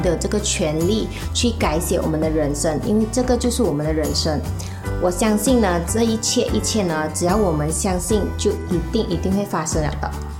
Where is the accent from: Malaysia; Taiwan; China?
Malaysia; Kedah; moved away as an adult; now in Kuala Lumpur, Malaysia; 今年呢22岁，来自吉打。我从四年前呢就搬来吉隆坡这里了。